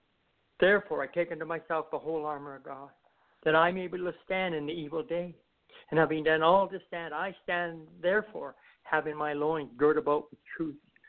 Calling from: Moose Jaw, Saskatchewan, Canada; I'm calling from Moose Jaw, Saskatchewan.

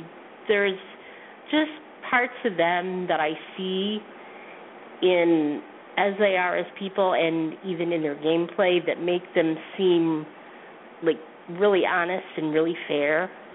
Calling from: Michigan, United States; I am actually in Michigan.

